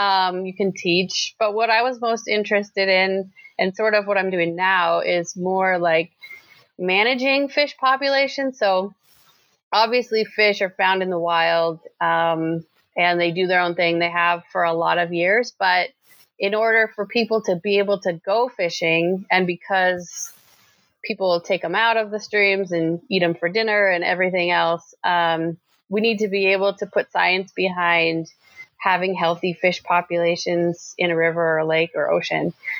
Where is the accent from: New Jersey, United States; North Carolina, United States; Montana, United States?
Montana, United States; Helena; So I am from Helena, Montana. This is where I was born. And I grew up in a very large extended family.